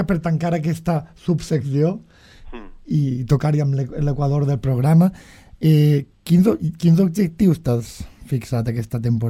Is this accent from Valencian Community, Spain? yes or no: yes; Finestrat, Valencian Community, Spain; una muntanya que hi ha a prop d'on soc jo, el Puig Campana, a Finestrat, a la Marina Baixa